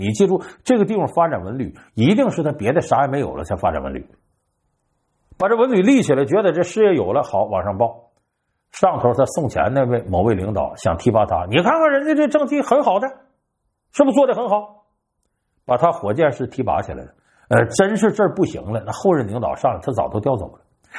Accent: Northeast China, China; 你看我的老家东北有很多的这个地方的县城或者是县级市

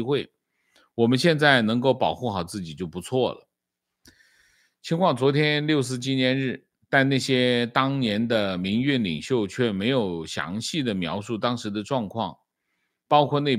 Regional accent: Taiwan; 我是台湾人，我来说一下为什么我要关心8964

